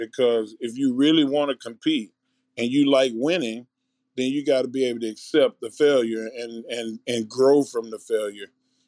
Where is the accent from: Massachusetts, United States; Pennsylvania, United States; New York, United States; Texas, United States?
Texas, United States; I grew up in Southeast Texas, so we're Cajun people.